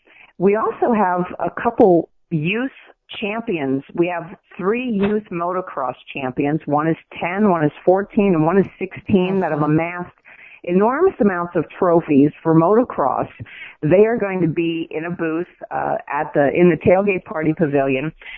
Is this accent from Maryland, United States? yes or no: yes; Baltimore, Maryland, United States; I've loved hockey since I grew up in Baltimore with no NHL team, but I was following the AHL league there.